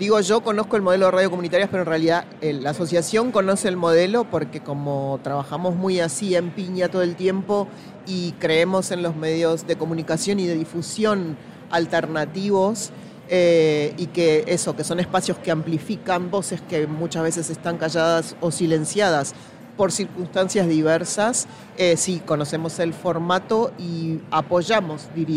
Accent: Lomas de Zamora, Buenos Aires Province, Argentina; born there; En una localidad de la provincia de Buenos Aires donde nací, en Argentina, que se llama Lomas de Zamora

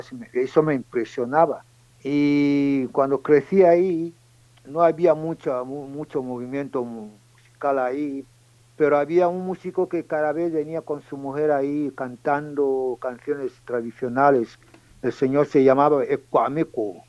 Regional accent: Sone Sassom, Kié-Ntem, Equatorial Guinea; born there; Es verdad, yo nací en Sone Sassom, que es un pueblo de Ebeveyín.

